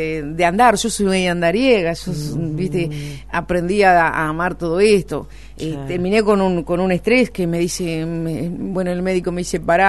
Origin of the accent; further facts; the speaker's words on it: Crespo, Entre Ríos, Argentina; Crespo no lo sabe, que es mi pueblo